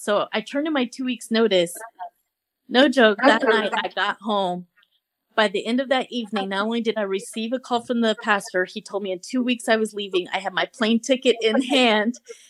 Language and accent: English; California, United States; born there; I was born in California, so I went down to Boyle Heights and saw, you know, things.